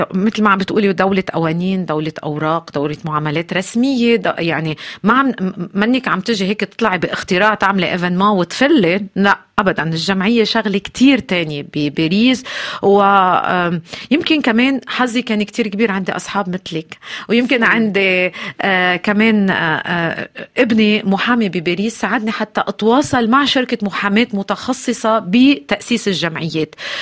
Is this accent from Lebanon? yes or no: yes; Lebanon; ونحن من لبنان صارت الكريز ايكونوميك وقعدنا ببيوتنا